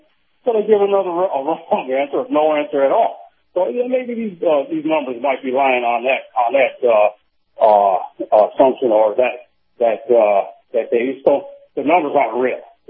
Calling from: Saratoga Springs, New York, United States; in Saratoga Springs.

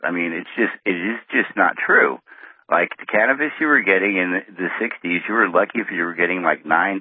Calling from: Santa Cruz, California, United States; I'm calling from Santa Cruz, California, like the green capital of the world. There's nothing finer than it is here, my friend.

